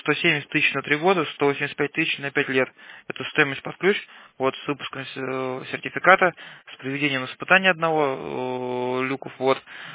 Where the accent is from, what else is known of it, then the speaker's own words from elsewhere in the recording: Moscow, Russia; я из Москвы, звоню из лаборатории Альфа пожарной безопасности.